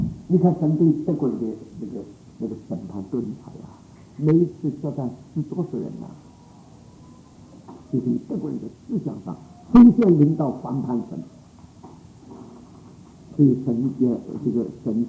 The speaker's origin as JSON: {"language": "Chinese", "country": "Taiwan", "tie": "born or raised there", "said": "我们在台湾长大的人一定会讲高级啊"}